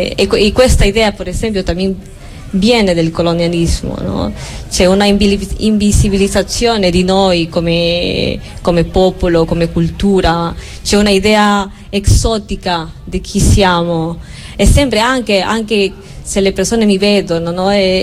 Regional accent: Peru; Italian is a second language; now in Italy; Sono peruviana, sì.

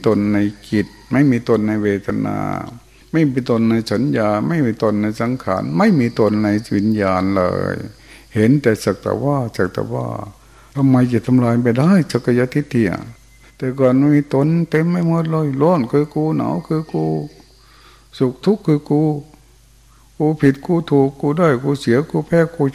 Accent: Chaiyaphum, Thailand; เราก็เป็นคนชัยภูมิเหมือนกัน

